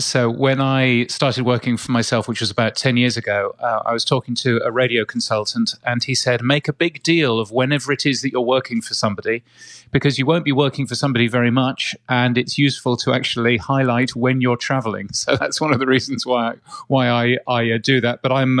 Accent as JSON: {"language": "English", "country": "United Kingdom", "said": "As you can tell, I'm a Brit."}